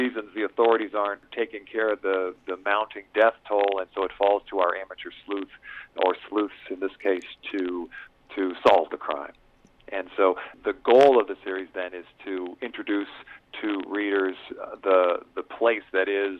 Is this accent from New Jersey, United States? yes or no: no; Durango, Colorado, United States; Well, I was raised in Durango in the Four Corners area, and so all of us in this area have kind of got mountains in our blood.